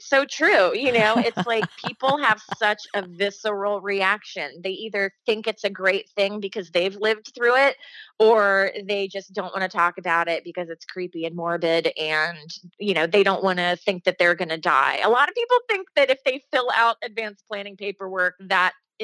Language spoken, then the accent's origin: English; Dayton, Ohio, United States; And then I had a Good to Go party in Ohio, my hometown of Dayton.